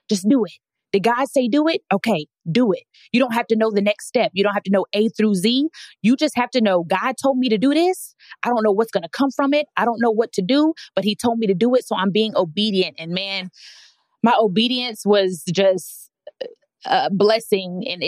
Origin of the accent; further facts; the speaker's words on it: Dallas, Texas, United States; Dallas, Texas, that is my hometown.